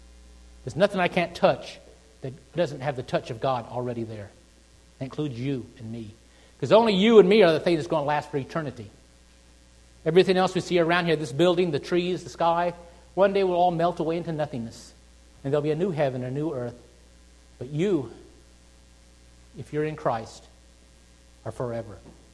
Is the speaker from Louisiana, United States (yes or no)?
yes; Louisiana, United States; also born or lived in New Orleans; In the south where I grew up in Louisiana, there's a big river that runs on the edge of Louisiana. Actually, it runs right through it into New Orleans. And I lived in New Orleans for a while, that wild and crazy town.